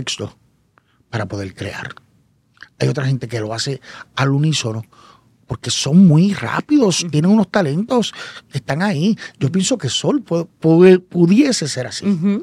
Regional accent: Isabela, Puerto Rico; Suelo bajar los finales porque en mi pueblo, en Isabela, hablamos alto y bajamos. ¿Dónde tú eres? Pues yo soy Isabela.

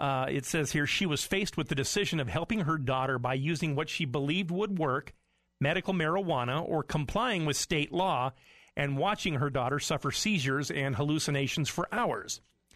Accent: Boise, Idaho, United States; I was just meeting other cannabis consumers in my hometown of Boise, Idaho

